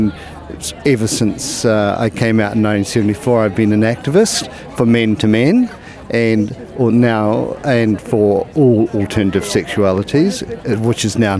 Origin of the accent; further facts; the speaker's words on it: Taumarunui, Manawatū-Whanganui, New Zealand; I'm from Taumarunui, and I haven't been in any gay activity in Wellington for the last 30 odd years